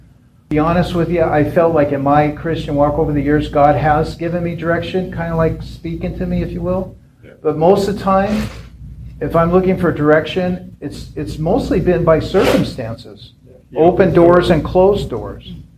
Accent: Washington, United States; Like I'm from Washington.

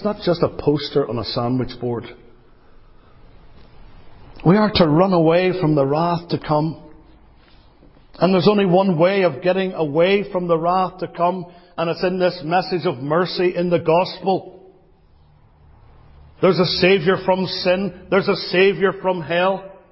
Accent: Northern Ireland, United Kingdom; When I was a young man growing up in Northern Ireland

